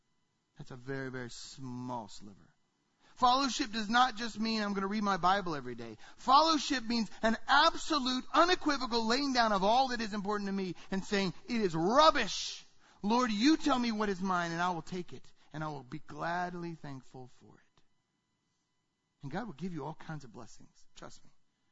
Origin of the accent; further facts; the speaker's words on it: United States; because I'm an American and it's pretty easy to be who I am